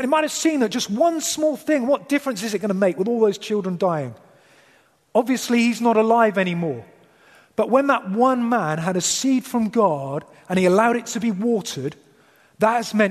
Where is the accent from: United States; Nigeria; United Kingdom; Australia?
United Kingdom; England; As you can tell, I'm English.